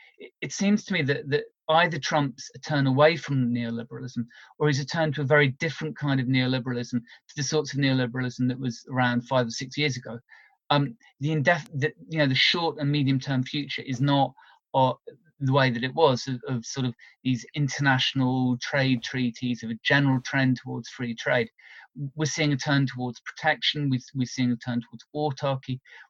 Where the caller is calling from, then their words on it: United Kingdom; you know, I'm calling in from Britain.